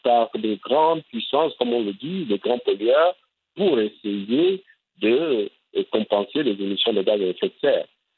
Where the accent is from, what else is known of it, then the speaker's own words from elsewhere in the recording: Libreville, Estuaire, Gabon; je suis de Libreville